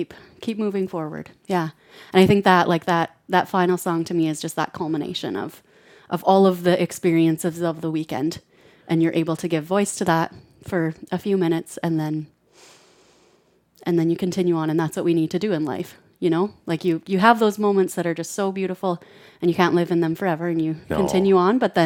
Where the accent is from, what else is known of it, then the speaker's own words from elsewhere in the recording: Dunblane, Saskatchewan, Canada; I'm from Dunblane, Saskatchewan.